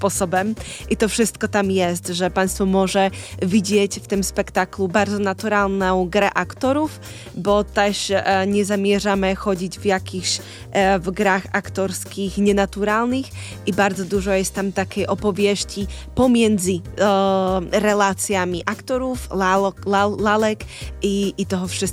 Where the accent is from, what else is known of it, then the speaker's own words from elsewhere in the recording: Slovakia; Polish is a second language; Ja jestem z miejsca, ze Słowacji i rodzona w Czechosłowacji i mam ten swój taki czechosłowacki humor